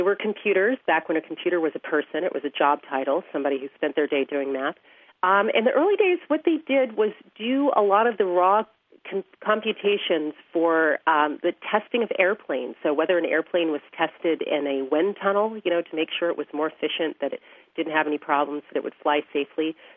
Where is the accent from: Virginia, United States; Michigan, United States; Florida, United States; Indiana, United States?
Virginia, United States; Hampton; Well, Chris, I grew up in Hampton, Virginia. That's where I am right now.